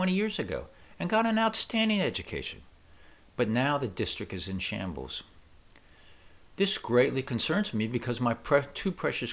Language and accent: English; Southlake, Texas, United States; The first MSPP podcast was about my hometown, Southlake, Texas